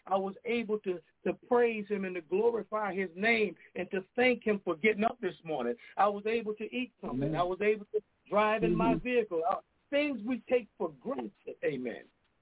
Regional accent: Louisiana, United States; now in New London, United States; I'm originally from Louisiana, and now I reside in New London, Connecticut, by way of the U.S. Navy.

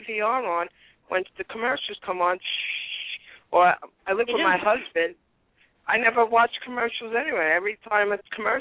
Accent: Brooklyn, New York, United States; Now, the whole situation about General Hospital, I'm from Bensonhurst.

